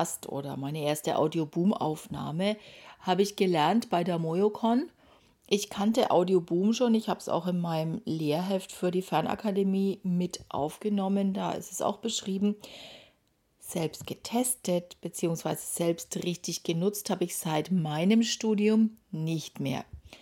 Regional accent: Nuremberg, Bavaria, Germany; ich wohne in Deutschland, in Nürnberg, liebe meine Heimatstadt.

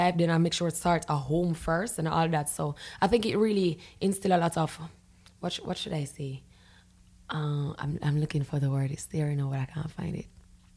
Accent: Kingston, Surrey, Jamaica; So I do remember the country life, but I grew up in Kingston.

